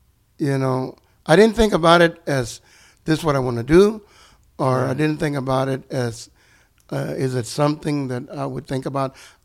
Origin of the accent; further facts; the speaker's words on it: Temple, Texas, United States; born there; That's because the house that I was born in was in Temple, Texas, was in the predominantly black neighborhood.